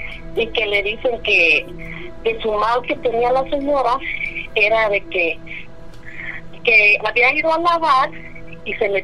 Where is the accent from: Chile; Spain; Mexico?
Mexico; Taxco, Guerrero; Yo soy de Taxco y su compadre vivía en Taxco el Viejo, que es como 15 minutos nada más de diferencia.